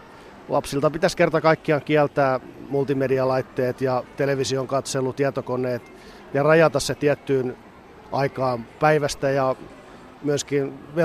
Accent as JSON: {"language": "Finnish", "town": "Aura", "region": "Southwest Finland", "country": "Finland", "said": "ja olen Aurasta."}